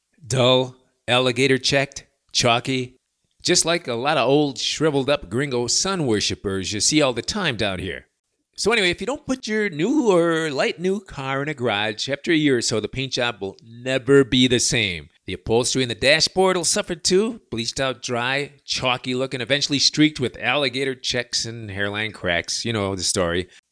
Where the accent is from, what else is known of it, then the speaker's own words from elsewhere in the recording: Chicago, Illinois, United States; moved away; Now, if you're an expat from up north, like I am from Chicago, when you look out that window and first see that ash